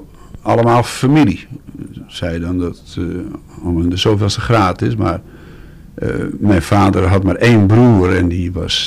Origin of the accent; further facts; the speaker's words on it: Den Helder, North Holland, Netherlands; Ik heb mijn jeugd doorgebracht in Oud en Helder.